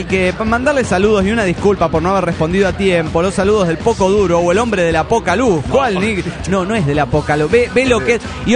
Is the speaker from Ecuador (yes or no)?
no; León, Guanajuato, Mexico; desde León, Guanajuato, México, paso por aquí para hacer un comentario